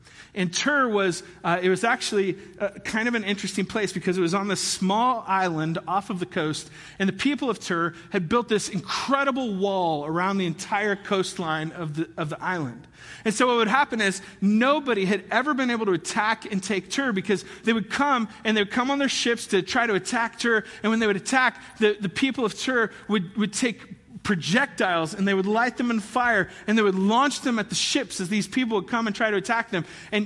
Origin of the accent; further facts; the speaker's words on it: Kansas, United States; Gigi, you guys know I'm from Kansas, right?